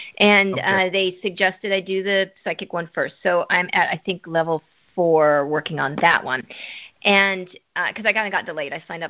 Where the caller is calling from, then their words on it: Florida, United States; I'm calling from Florida.